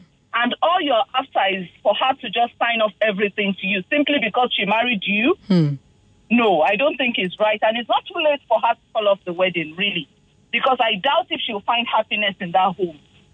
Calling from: Lagos, Nigeria; I'm calling from Lagos.

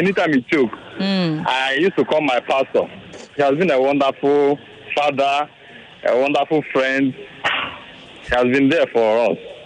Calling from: Ijanikin, Lagos, Nigeria; I'm calling from Ejaniki.

